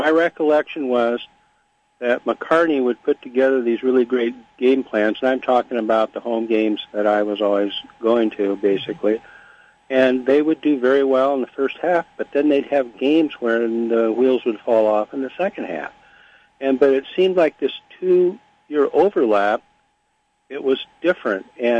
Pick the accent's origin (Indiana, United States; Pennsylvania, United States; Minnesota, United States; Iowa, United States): Iowa, United States; Ames; I mean, I graduated from Iowa, but I grew up in Ames. My dad was a Cyclone.